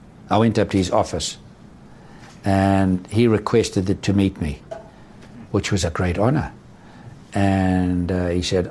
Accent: South Africa; I said, Charlie, I understand. I'm from South Africa. I understand what you're going through.

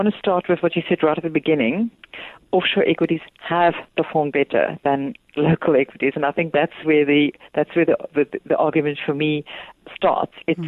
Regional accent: South Africa; As a South African, you do need to have offshore investments.

